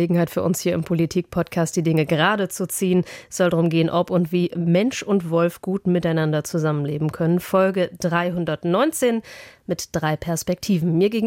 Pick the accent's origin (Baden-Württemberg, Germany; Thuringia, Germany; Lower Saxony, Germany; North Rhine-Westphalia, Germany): Lower Saxony, Germany; die zweitmeisten Wölfe sind dann in Niedersachsen, also meinem Herkunftsland.